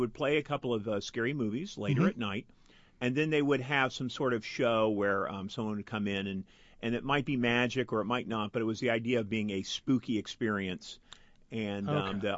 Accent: Indianapolis, Indiana, United States; Well, because I grew up here in Indianapolis, of course, I was familiar with Central State Hospital.

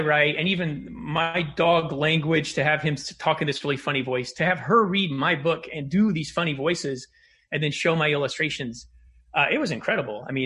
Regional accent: Clinton Falls, Indiana, United States; I grew up in Clinton Falls, Indiana, and this dog kind of showed up in our yard one day and we took him in.

